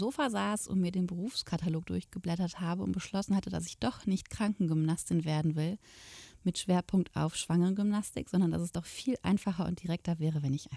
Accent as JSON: {"language": "German", "town": "Cologne", "region": "North Rhine-Westphalia", "country": "Germany", "said": "wäre ich als Kölnerin gar nicht nach Afrika geflogen."}